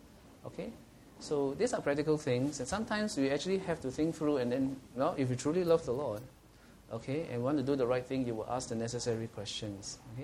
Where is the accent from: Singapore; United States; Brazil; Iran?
Singapore; I'm a Singaporean